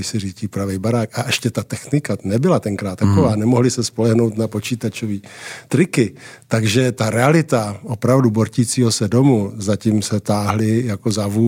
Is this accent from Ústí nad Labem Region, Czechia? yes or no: yes; Most, Ústí nad Labem Region, Czechia; To jsou moje tři velmi intenzivní vzpomínky na Starý Most, ale celý dětství jsem strávil v Novém.